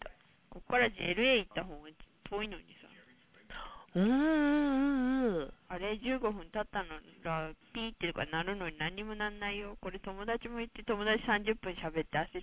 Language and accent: Japanese; Yamanashi, Japan; born there; 僕たち日本で山梨生まれだからさ田舎者だったけど